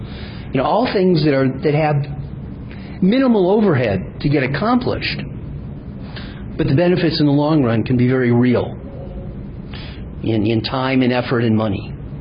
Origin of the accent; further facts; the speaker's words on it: Ann Arbor, Michigan, United States; I'm from Ann Arbor, and the Ann Arbor Police Department is building that nicely.